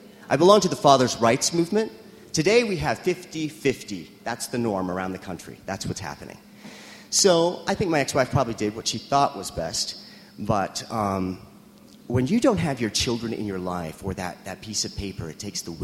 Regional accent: Las Vegas, Nevada, United States; I grew up in Vegas, where sex work is in the water, right?

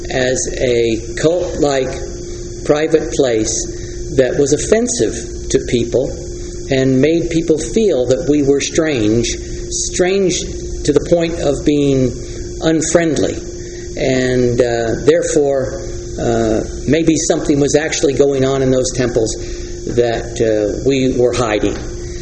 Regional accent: New Jersey, United States; When we went back, I was raised in New Jersey, we went back to New Jersey

